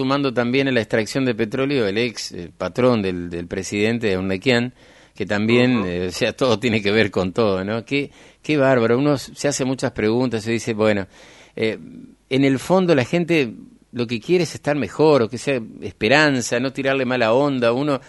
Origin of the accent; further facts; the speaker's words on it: Argentina; somos argentinos de última, que podemos pensar diferente, pero queremos un país mejor para todos